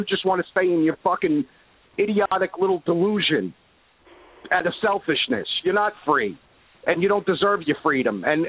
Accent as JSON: {"language": "English", "country": "United States", "said": "and I'm an American. I refuse to shut up."}